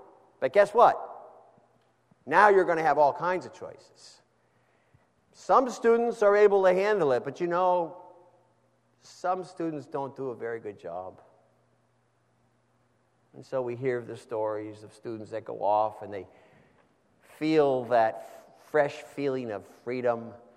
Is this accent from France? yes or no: no; United States; born there; And I'm grateful and I'm thankful I was born in America.